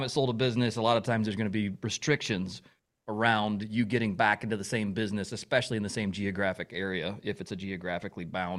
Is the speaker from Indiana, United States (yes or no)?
yes; Indianapolis, Indiana, United States; now in Tennessee, United States; And I'm from Indianapolis. I was born there